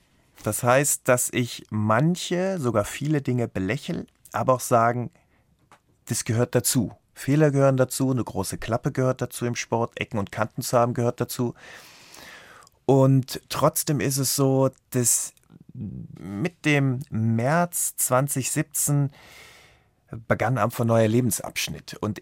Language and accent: German; Rhineland, Germany; Das Rheinland ist meine Heimat und tief verwurzelt in meinem Charakter